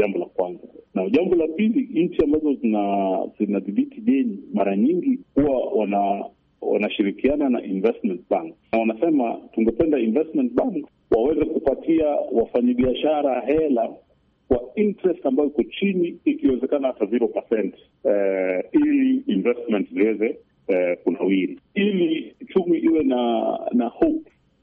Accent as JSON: {"language": "Swahili", "country": "Kenya", "said": "Mimi kama Mkenya wa kawaida"}